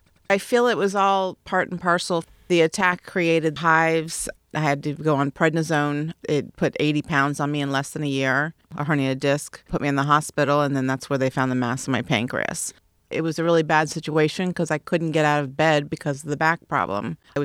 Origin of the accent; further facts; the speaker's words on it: Washington, District of Columbia, United States; now in Jacksonville, United States; I'm from Washington, D.C. originally. I moved down here about 10 or 11 years ago to invest in real estate.